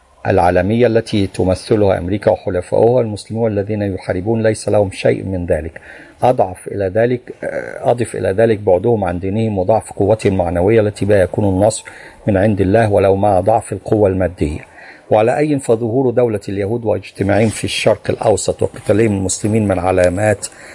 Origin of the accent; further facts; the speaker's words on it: Morocco; بل قد شوهد تعاطي الزنا عندنا بالمغرب